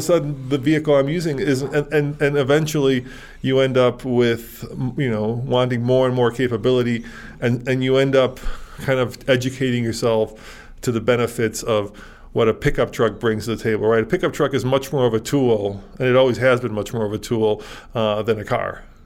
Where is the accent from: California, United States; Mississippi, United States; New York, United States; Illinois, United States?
Illinois, United States; Chicago; Here in Colorado, and I don't know, you know, I grew up in Chicago, so it's a little different there